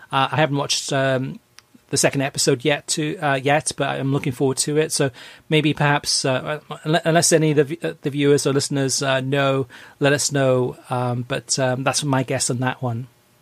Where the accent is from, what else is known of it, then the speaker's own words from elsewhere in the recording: United Kingdom; growing up in Great Britain in the 1970s and early 80s